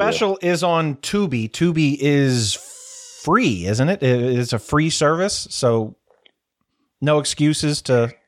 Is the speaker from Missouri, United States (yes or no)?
yes; Missouri, United States; I am from Missouri.